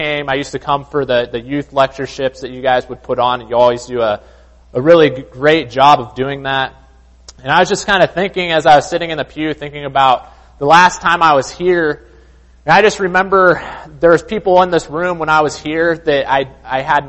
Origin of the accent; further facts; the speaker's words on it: Monroe, Washington, United States; also born or lived in California; I moved there from California, but before that I grew up, was born and raised in Monroe, Washington.